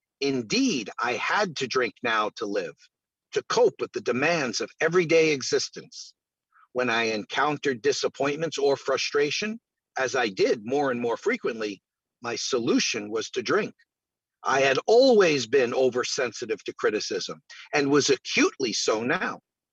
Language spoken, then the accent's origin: English; Kansas, United States; I was raised in Kansas, the only child of loving parents who drank socially. We moved frequently.